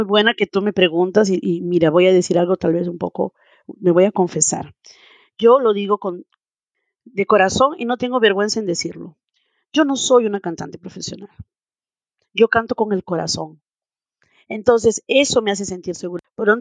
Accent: Lima, Peru; moved away; cuando yo me vine de Lima para acá, yo usé un avión y que fue de Lima hasta la frontera con Chile

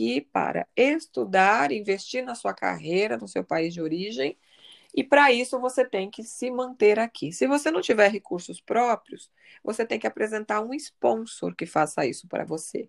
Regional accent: Brazil; Eu só posso falar do que eu conheço como brasileira, sem julgar nem desmerecer meu país

